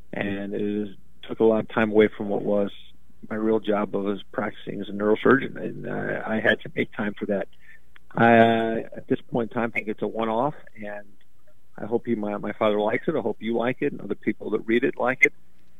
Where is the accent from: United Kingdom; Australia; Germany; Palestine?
Palestine; now in St. Louis, United States; I am a Palestinian-American living in St. Louis, Missouri.